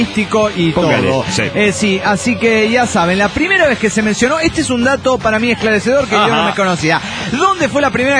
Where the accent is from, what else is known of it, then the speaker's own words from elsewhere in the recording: Potosí, Bolivia; Hola amigos … de Potosí, Bolivia.